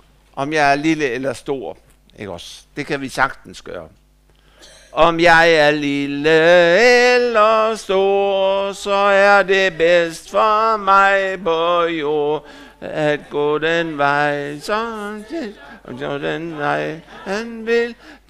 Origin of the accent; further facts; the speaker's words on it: Holstebro, Central Denmark Region, Denmark; For nylig var der en prædikant i Holstebro, hvor jeg kommer fra.